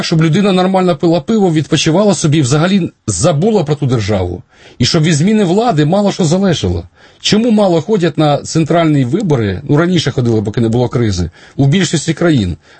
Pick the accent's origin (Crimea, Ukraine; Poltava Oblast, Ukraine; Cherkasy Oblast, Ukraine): Cherkasy Oblast, Ukraine; Vatutine; Остання зустріч була в моєму рідному місті Ватутіна.